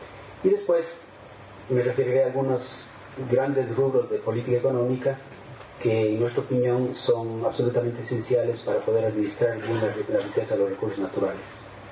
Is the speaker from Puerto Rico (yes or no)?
no; Ecuador; Yo vengo del Ecuador y dividimos la historia de nuestro país en la época del cacao, en la época del banano, en la época del petróleo.